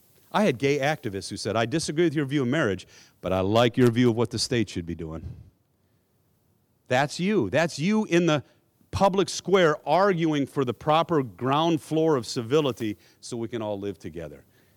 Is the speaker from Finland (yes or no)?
yes; Finland; I'm from Finland. My grandparents are from Finland.